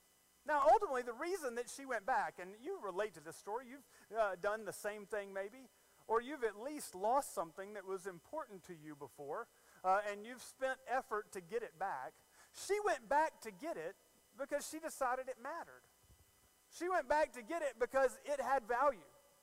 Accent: Alabama, United States; I'm from Alabama. That's what you call that. Some people call that a shopping cart. I call it a buggy.

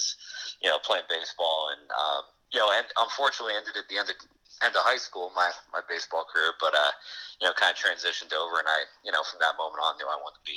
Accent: Portland, Oregon, United States; Yeah, Portland, Oregon here as well. Born and raised

